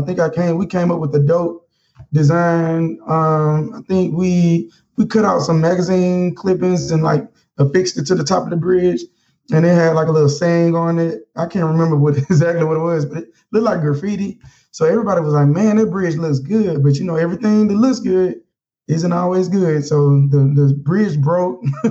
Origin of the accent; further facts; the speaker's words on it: Mobile, Alabama, United States; now in Washington, D.C., United States; Growing up with Mobile, it was okay. It was cool. You know, I never, you know, discredit where I came from. You know, I say Alabama raised me, but, you know, D.C. kind of mad